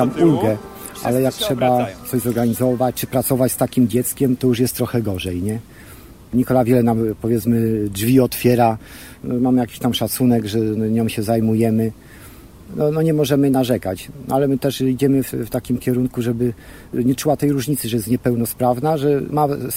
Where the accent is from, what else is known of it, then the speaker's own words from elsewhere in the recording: Kutno, Łódź Voivodeship, Poland; Jesteśmy z Kutna, przyjechaliśmy pociągiem, tramwajem i trochę spacerku, 20 minut.